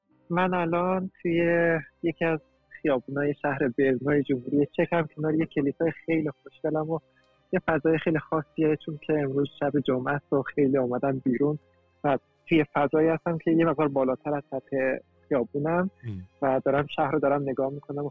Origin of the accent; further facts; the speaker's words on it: Iran; moved away as an adult; also born or lived in Turkey; now in Czech Republic; با اینکه 20 سال توی ایران به دنیا اومدم، بزرگ شدم، درس خوندم، اونجا عاشق شدم، دوستای خوب رو پیدا کردم